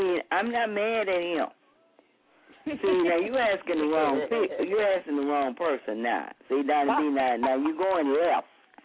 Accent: Louisiana, United States; And I'm going to be honest with you. I'm from Louisiana.

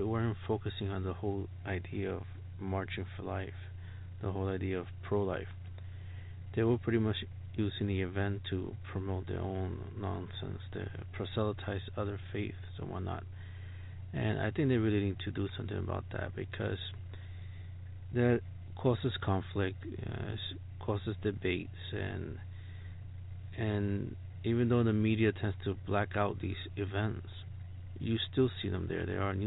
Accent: New York, United States; born there; I was born in New York, so the cold was part of my experience.

